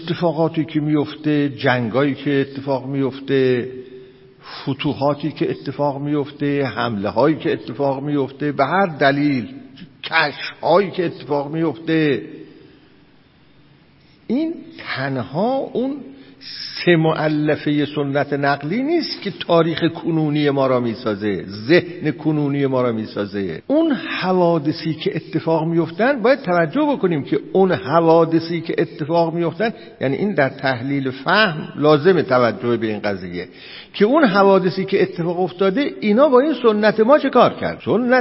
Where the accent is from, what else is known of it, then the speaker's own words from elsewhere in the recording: Iran; خب درست است ما همه ایرانی هستیم، اما این زبان فارسی مادری را داریم